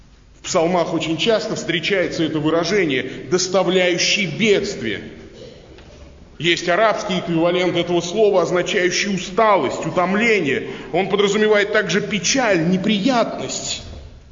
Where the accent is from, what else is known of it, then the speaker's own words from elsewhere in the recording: Ulyanovsk, Ulyanovsk Oblast, Russia; Я приехал с Волги, у нас в городе Ульяновске часть города находится ниже уровня реки.